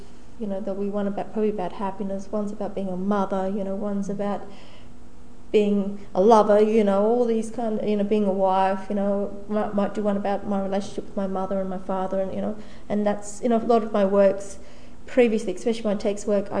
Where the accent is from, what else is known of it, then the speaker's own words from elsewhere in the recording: Roma, Queensland, Australia; now in Brisbane, Australia; Gubbi Gubbi woman from the Sunshine Coast, but I also have connections with the Gamilaroi and Wiradjuri people of New South Wales. But I grew up in Roma, Western Queensland